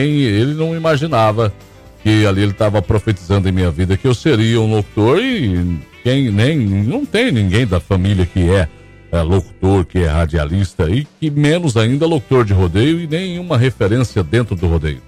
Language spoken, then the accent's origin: Portuguese; Tapejara, Paraná, Brazil; é lá da minha região de Tapejara, no Paraná